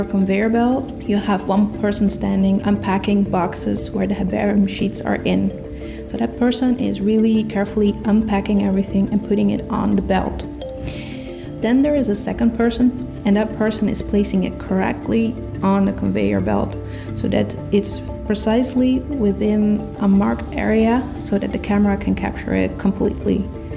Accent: Netherlands; And I'm from the Netherlands.

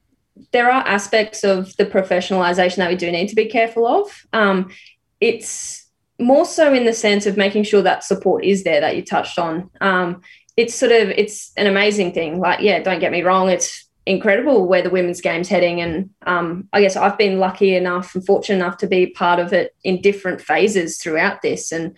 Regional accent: Rockhampton, Queensland, Australia; growing up in Rocky, in a regional area, sort of having to move to the metropolitan areas to excel at your sport.

